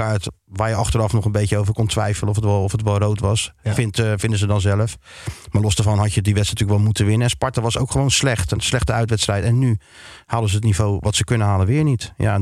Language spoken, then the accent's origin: Dutch; Rotterdam, South Holland, Netherlands; als Rotterdammer. Als Rotterdammer hier zo natuurlijk.